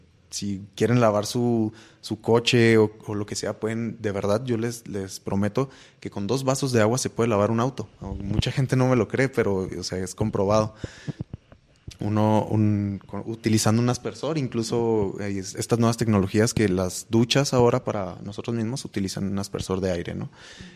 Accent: Chihuahua, Mexico; Nosotros como norteños sabemos que diario estamos enfrentándonos al desierto, a la sequía.

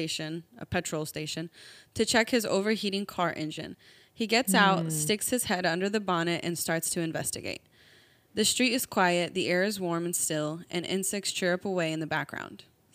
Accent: Brazil; Yes, I'm from Brazil.

